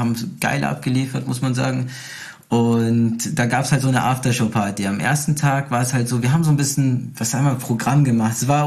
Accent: Brazil; Ich als Brasilianer, weißt du, man connectet sich halt auch gleich.

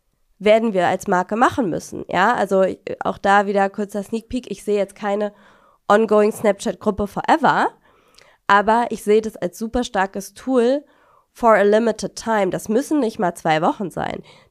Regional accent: Lübeck, Schleswig-Holstein, Germany; ich komme ja aus dem Norden in Lübeck

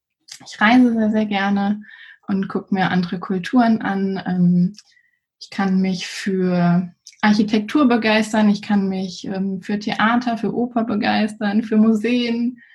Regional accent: Dortmund, North Rhine-Westphalia, Germany; Ich komme auch aus dem Ruhrpott, ich komme gebürtig aus Dortmund. Und ja, lebe jetzt aber in Frankfurt und bin auch hier in der Nähe von Frankfurt aufgewachsen.

